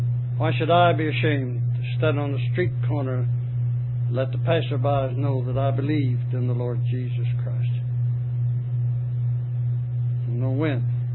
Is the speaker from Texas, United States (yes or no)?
yes; Texas, United States; Fort Worth wasn't too far from my hometown, and I got to thinking, well, I wonder how many of my hometown people will see me standing on the corner here preaching.